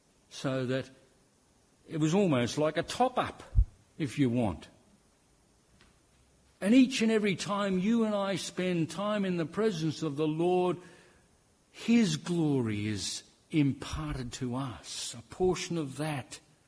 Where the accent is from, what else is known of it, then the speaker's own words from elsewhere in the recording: Northern Ireland, United Kingdom; born there; I was born in Northern Ireland, so of course if I say anything along this line, I'm in trouble